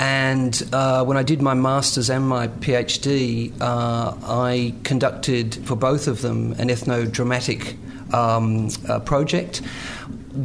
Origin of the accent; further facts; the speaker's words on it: Australia; as you can tell from the accent, I'm not a local. I'm from Australia